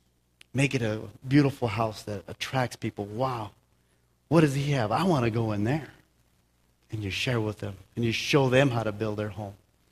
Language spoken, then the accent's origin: English; Toppenish, Washington, United States; And I grew up in Toppenish